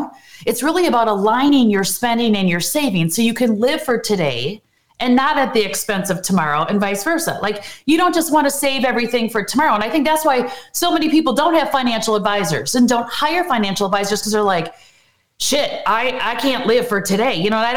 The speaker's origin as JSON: {"language": "English", "region": "Wisconsin", "country": "United States", "tie": "born or raised there", "said": "But you know, I grew up in a small town, and it was just this whole, like, I just felt trapped all the time and limited."}